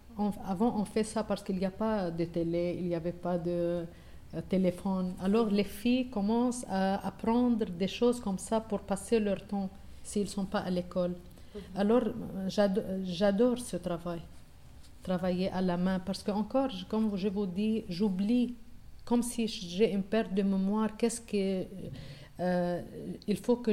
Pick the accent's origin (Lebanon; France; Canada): Lebanon; moved away; J'ai fait jusqu'à première secondaire et après je me suis mariée et je suis partie du Liban.